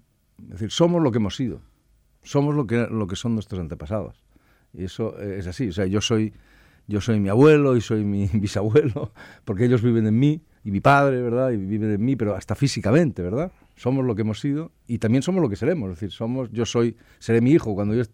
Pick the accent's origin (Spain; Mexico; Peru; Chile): Spain; Catalonia; Soy un catalán normal y corriente. O si quieren ustedes, un español normal y corriente